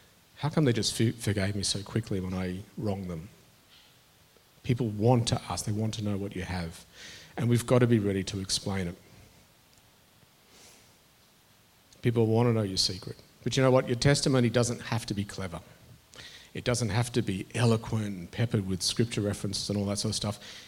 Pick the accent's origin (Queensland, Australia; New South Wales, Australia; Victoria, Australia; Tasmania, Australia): Queensland, Australia; Brisbane; born there; I was born in Brisbane in the early 70s